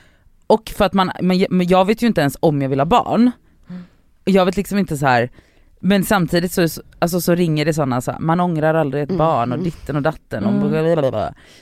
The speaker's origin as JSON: {"language": "Swedish", "town": "Gothenburg", "region": "Västra Götaland County", "country": "Sweden", "tie": "born or raised there", "said": "det var ganska nära från Biskop där jag växte upp till Backaplan."}